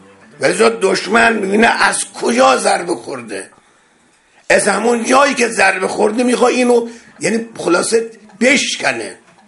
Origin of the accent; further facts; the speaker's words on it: Iran; وقتی میدونست ما ایرانی هستیم